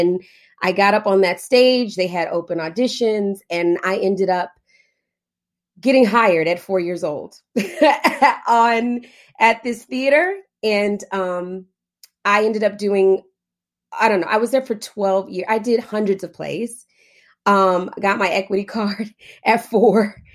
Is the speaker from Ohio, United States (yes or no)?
no; Fort Worth, Texas, United States; I'm from Fort Worth, Texas. It's literally like 30 minutes away from Dallas. I'm pretty sure people know about Fort Worth. And I grew up with a single mom.